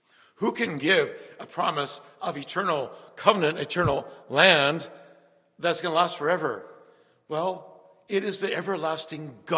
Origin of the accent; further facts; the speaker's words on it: Winnipeg, Manitoba, Canada; I grew up in Winnipeg. It was a violent city to grow up in.